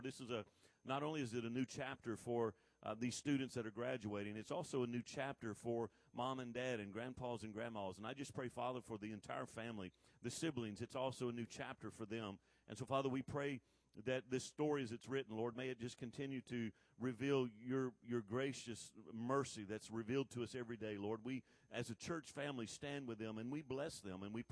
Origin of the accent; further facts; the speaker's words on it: Alabama, United States; I grew up in South Alabama. And we had this little deal there in South Alabama